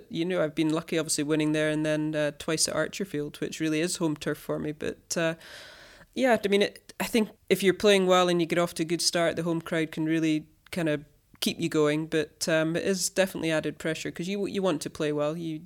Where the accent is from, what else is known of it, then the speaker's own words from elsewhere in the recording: Scotland, United Kingdom; We were always, I suppose, being Scottish, we're quite conservative.